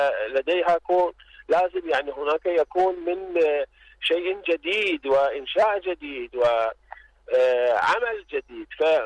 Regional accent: Iran; Arabic is a second language; ولكن هنا في بلدنا إيران

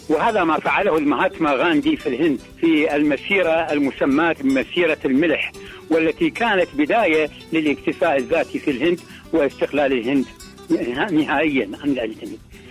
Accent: Iraq; أضرب لكم مثلا عندنا بالعراق لتوضيح القصد

